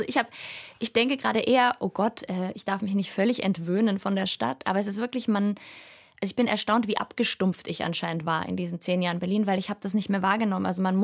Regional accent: Vienna, Austria; ich komme ja aus Wien, aus Österreich

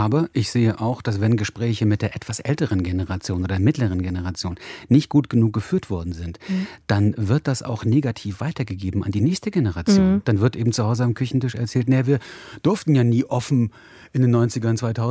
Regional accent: eastern Germany, Germany; Also ich bin Jahrgang 74, ich bin im Osten groß geworden. Ich war also Kind, Jugendlicher, 14, 15 Jahre alt, als die Friedliche Revolution war.

